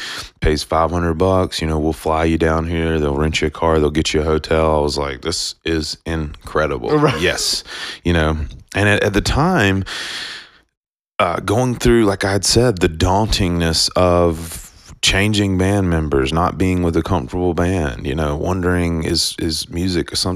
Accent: North Carolina, United States; I play with the band … I'm from North Carolina, you know.

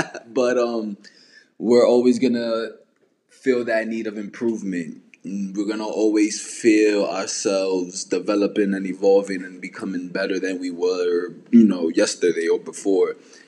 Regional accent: Bronx, New York, United States; I was born and raised back in the Bronx. And if you don't know where the Bronx is, or if y'all have heard many different things about the Bronx, it's not that bad of a place.

